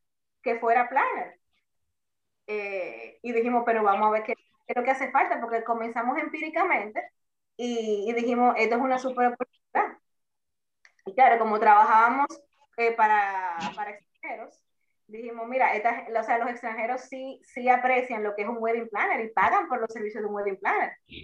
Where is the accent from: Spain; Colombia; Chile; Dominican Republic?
Dominican Republic; Santo Domingo; now in Punta Cana, Dominican Republic; yo soy originalmente de Santo Domingo, pero vine aquí a Dana en el 2007.